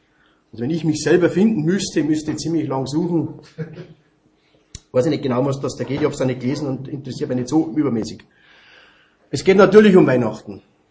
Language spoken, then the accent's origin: German; Mitterfecking, Bavaria, Germany; Und wer zu uns mal gekommen ist, früher nach Mitterfecking, wo ich her bin, es hat nicht unendlich ausgeschaut, unser Haus.